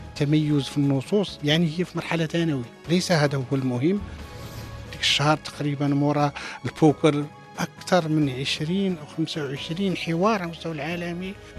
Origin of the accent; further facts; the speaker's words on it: Morocco; وبالتالي كان هذا الإشكال هذا كان محطوط عندنا في المغرب.